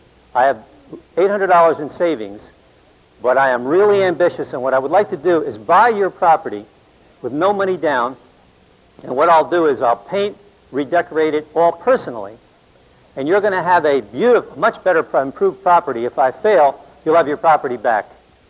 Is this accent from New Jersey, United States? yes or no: yes; Bradley Beach, New Jersey, United States; born there; I was born in Bradley Beach, New Jersey. My father was a restaurateur, entrepreneur.